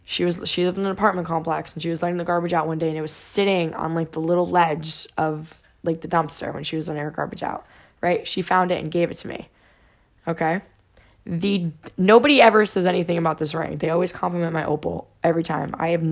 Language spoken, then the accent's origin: English; New Jersey, United States; moved away; We moved from New Jersey about like, 12 years ago.